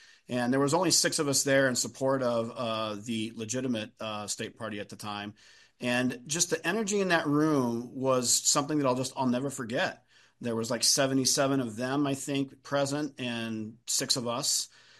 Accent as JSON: {"language": "English", "town": "El Paso", "region": "Texas", "country": "United States", "moved": "as an adult", "said": "I've been in the state for 33 years. I came from El Paso originally to work at the Repertory Theater"}